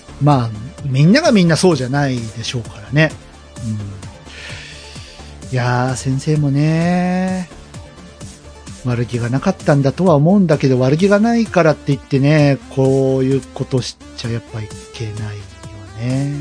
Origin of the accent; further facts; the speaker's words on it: Kyushu, Japan; 僕も九州出身だから、わかるんですけど、